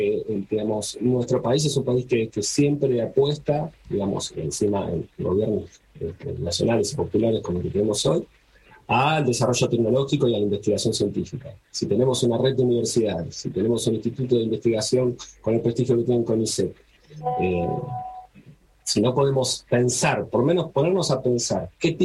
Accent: Buenos Aires, Argentina; moved away as an adult; now in El Bolsón, Argentina; Yo soy de Villa Urquiza, soy de la ciudad de Buenos Aires, digamos, soy de así de adoquín y vía de tranvía en la puerta de casa. Y hace ya 13 años que estoy acá

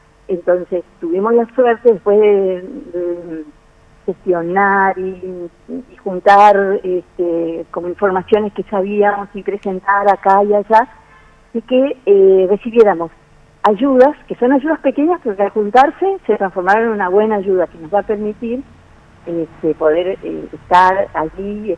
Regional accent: Córdoba, Argentina; now in Posadas, Argentina; Bien, yo soy cordobesa, pero ya acá vivo hace más de media vida, ¿no?

